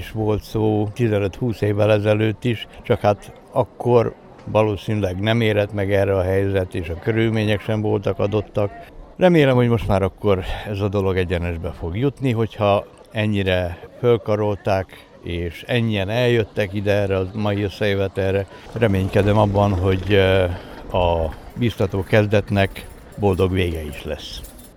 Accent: Pecica, Arad County, Romania; hanem olyan pécskai magyarként, akit érdekelnek a közösség dolgai

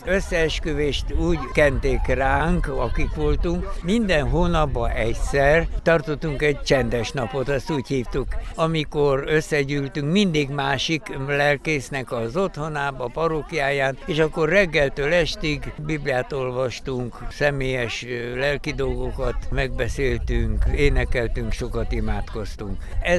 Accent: Arad, Arad County, Romania; Én aradi vagyok, és amikor ide kaptam kinevezést, 61 évvel ezelőtt

